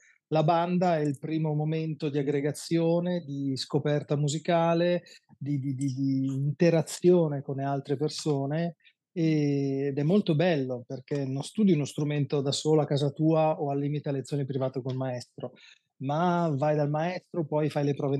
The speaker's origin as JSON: {"language": "Italian", "region": "Trentino-Alto Adige", "country": "Italy", "said": "io sono originario del Trentino Alto Adige"}